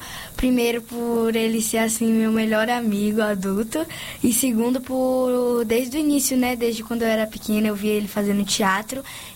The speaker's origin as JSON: {"language": "Portuguese", "town": "Salvador", "region": "Bahia", "country": "Brazil", "said": "Eu sou de Salvador, né? Da Rua Mãe Cleusa."}